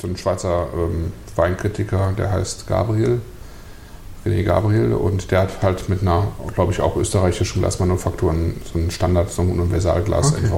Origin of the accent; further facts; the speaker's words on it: North Rhine-Westphalia, Germany; Ich komme ja selber nicht aus dem Weinbaugebiet, ich komme vom Niederrhein.